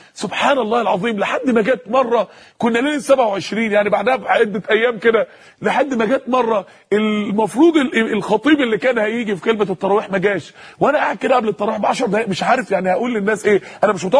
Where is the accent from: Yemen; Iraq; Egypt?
Egypt; Mansoura, Dakahlia; لو دخلت مسجد معين عندنا في المنصوره